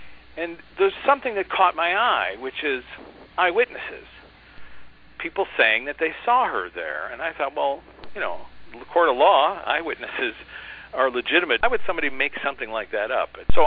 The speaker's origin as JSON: {"language": "English", "town": "Chicago", "region": "Illinois", "country": "United States", "tie": "born or raised there", "said": "I mean, I grew up in Chicago, and I spent some time in Italy, and I found my relatives"}